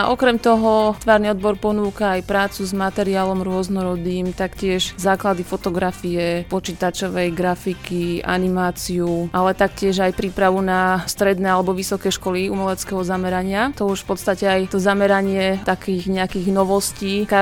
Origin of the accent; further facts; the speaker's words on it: Trenčín, Trenčín Region, Slovakia; lebo ja pochádzam z Trenčína, takže mám tam zázemie.